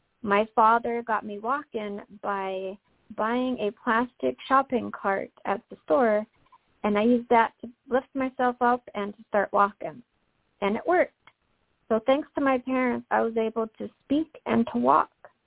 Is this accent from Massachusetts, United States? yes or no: yes; Massachusetts, United States; I grew up in Massachusetts, and we have a family cottage.